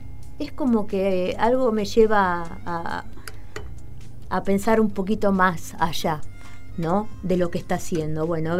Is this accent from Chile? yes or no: no; General Rodríguez, Buenos Aires Province, Argentina; Mira, yo nací acá en General Rodríguez, uh-huh. en la clínica que está acá. Uh-huh. Y me crié los tres primeros años